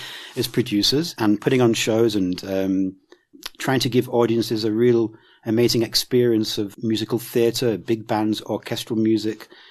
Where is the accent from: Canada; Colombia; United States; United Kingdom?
United Kingdom; moved away as an adult; I'm British. My wife's Australian.